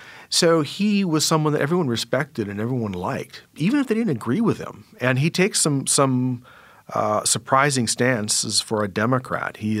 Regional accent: Wisconsin, United States; She kept offering me ice cream because I guess I'm from Wisconsin, so I must like ice cream.

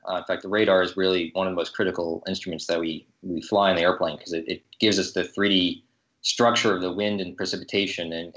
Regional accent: Delaware, United States; born there; also born or lived in Pennsylvania, United States; Well, I was born in Delaware and lived in Pennsylvania.

